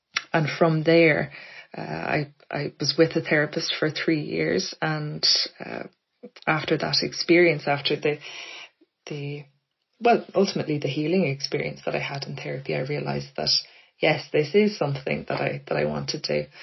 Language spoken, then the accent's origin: English; Blackrock, Leinster, Ireland; now in Dublin, Ireland; I grew up in Blackrock in County Louth. So not too far away from Dublin where I am now, but far enough away that it felt at the time quite rural.